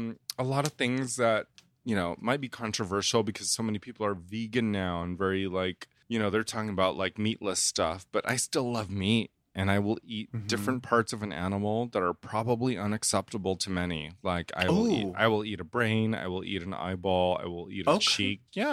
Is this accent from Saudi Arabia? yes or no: no; Indonesia; I'm from Indonesia. We eat weird stuff. We eat gizzards and lizards